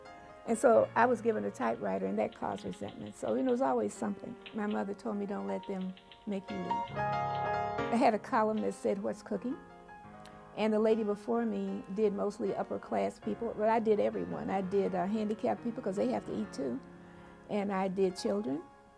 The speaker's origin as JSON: {"language": "English", "region": "Southern United States", "country": "United States", "tie": "born or raised there", "said": "I came from the South, where there was true hatred, where you had to get off the sidewalk if a white person was coming"}